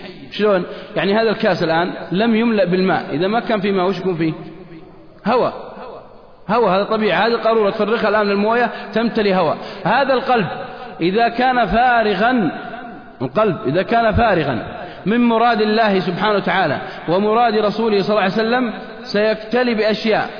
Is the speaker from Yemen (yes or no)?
no; Al-Qassim, Saudi Arabia; عندنا في القصيم ما يموت، عشر دقائق يمكن يموت